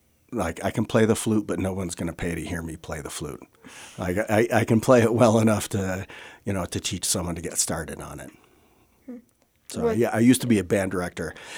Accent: New Hampshire, United States; moved away as an adult; now in Carbondale, United States; I grew up in New Hampshire, but I moved to Colorado for graduate school back in 91, and Colorado's been home since then.

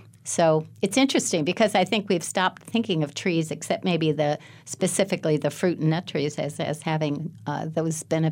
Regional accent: East Coast, United States; I grew up on the East Coast, and it really devastated the elm trees.

